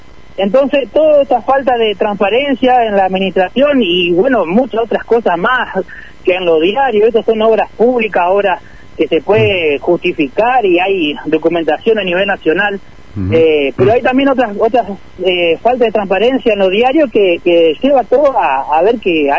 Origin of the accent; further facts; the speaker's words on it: Federación, Entre Ríos, Argentina; volver a emprender en Federación, que es donde yo nací, me crié y donde lo defiendo.